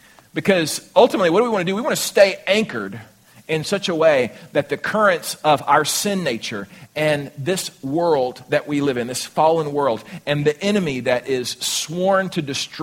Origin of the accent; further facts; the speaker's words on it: Houston, Texas, United States; I remember growing up in Houston, and our family would go down to the beach to Galveston